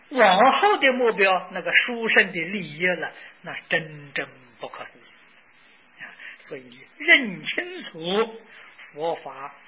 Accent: China; 因为这我们中国人一般讲从一到十，这是个圆满的数字，它代表圆满。

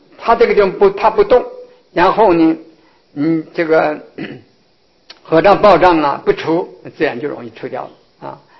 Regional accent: China; 这个我们中国人讲啊，这个请这个孔子无常师

